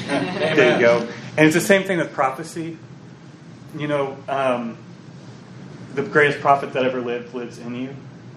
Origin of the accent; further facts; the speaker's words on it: Louisiana, United States; now in Selma, United States; No, I mean, I live in Selma, Alabama. I'm from Louisiana.